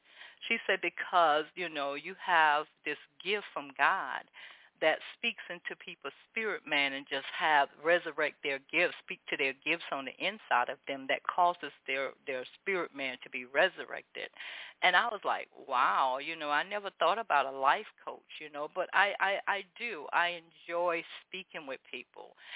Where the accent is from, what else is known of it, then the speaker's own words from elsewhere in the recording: Miami, Florida, United States; You know, I was raised up in Miami, Florida, where it is hot. Okay. But Miami, Florida have that mush, that sticky hot. Okay, out here it has that dry hot.